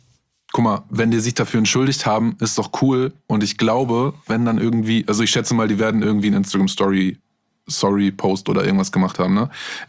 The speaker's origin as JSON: {"language": "German", "town": "Minden", "region": "North Rhine-Westphalia", "country": "Germany", "said": "Ich komme aus Minden."}